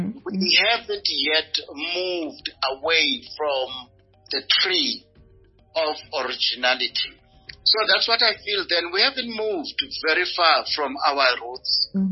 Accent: South Africa; it kind of brought a sense of humor as South African. Because one thing that I love about my country, which I will never trade it for anything

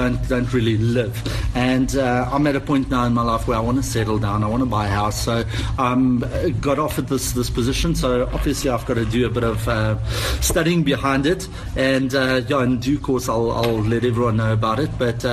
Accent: South Africa; Unfortunately, you know, we can't see the interview because we in South Africa.

